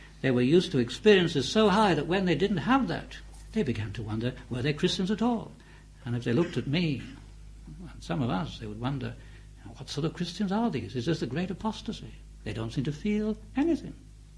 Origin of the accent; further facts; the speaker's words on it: England, United Kingdom; I speak as an Englishman, as you can tell.